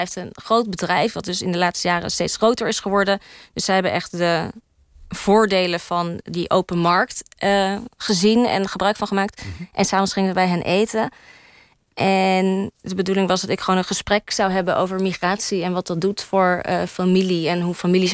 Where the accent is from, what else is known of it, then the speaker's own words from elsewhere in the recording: Netherlands; die horen natuurlijk dat ik uit Nederland kom, ja, niet uit Polen kom.